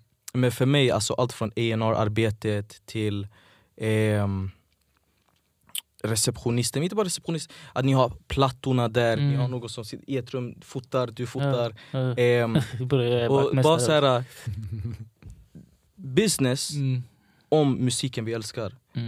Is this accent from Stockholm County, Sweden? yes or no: no; Västerås, Västmanland County, Sweden; jag växte upp i lite sådana områden där den kulturen var så stark. Jag växte upp i Pettersberg, Råby.